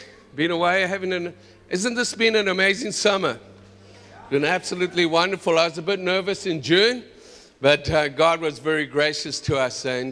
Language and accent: English; Zimbabwe; born there; I'm actually from Zimbabwe, born in Zimbabwe. I know I don't look like a Zimbabwean, but I am one. And it's good to go home.